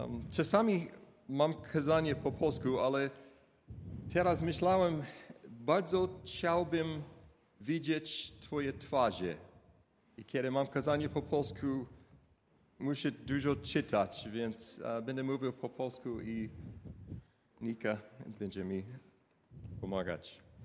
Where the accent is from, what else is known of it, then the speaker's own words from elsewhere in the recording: Oklahoma, United States; Polish is a second language; moved away as an adult; also born or lived in Texas; now in Gdańsk, Poland; Jesteśmy z Oklahoma i Texas też trochę. Ale teraz mieszkamy w Gdańsku